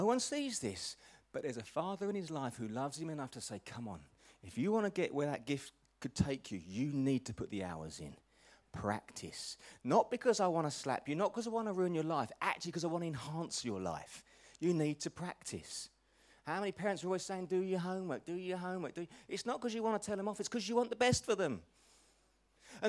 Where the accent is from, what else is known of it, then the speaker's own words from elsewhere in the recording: Chelmsford, East of England, United Kingdom; born there; And I was born in Chelmsford, so it's my local club.